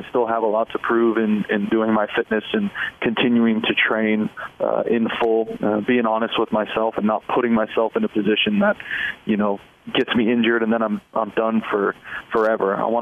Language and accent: English; Southwest, United States; And I'm a huge, you know, I'm from the Southwest, so yeah. I usually try to seek out these places every mm-hmm. city that I go.